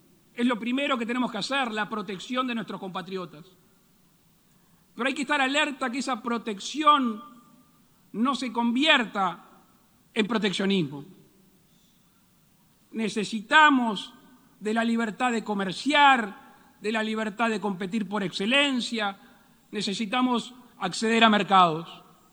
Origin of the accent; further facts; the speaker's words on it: Uruguay; En Uruguay, en mi país, el pueblo demostró que con el uso de la libertad responsable manejamos un tramo importante de la pandemia